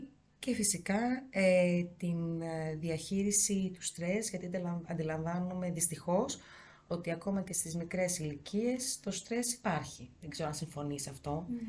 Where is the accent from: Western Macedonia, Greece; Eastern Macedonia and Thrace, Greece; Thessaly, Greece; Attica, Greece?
Eastern Macedonia and Thrace, Greece; Orestiada; now in Sparta, Greece; Κατάγομαι από την Οραστιάδα Εύρου. Διορίστηκα πέρσι στη Σπάρτη.